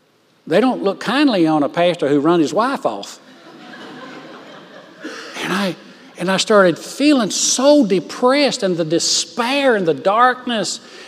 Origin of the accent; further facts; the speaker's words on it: Tennessee, United States; She was from Ohio, and I was from Tennessee.